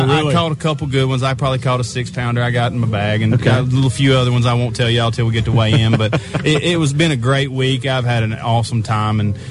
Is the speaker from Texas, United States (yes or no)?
yes; Texas, United States; I'm originating from Texas. I live down at Lake Fork, you know, land of the Giants.